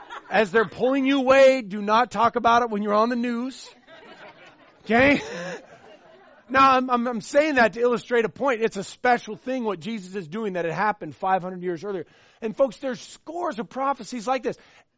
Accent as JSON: {"language": "English", "region": "Washington", "country": "United States", "said": "Like, I'm from Washington, but I got to be shown."}